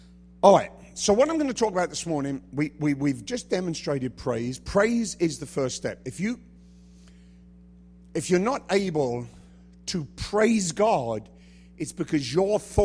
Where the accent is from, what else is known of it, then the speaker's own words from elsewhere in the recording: England, United Kingdom; I was raised in England.